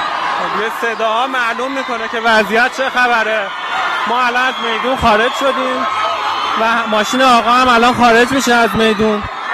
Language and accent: Persian; Tehran, Tehran Province, Iran; این توفیق رو ما که تهرانی هستیم خیلی خوب نمیتونیم درک کنیم